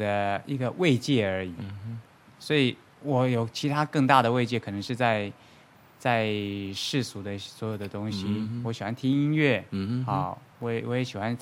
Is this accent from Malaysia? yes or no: no; Yilan County, Taiwan; now in Taichung, Taiwan; 我是宜兰人，不过我后来因为工作的关系，所以我后来一直都在台中。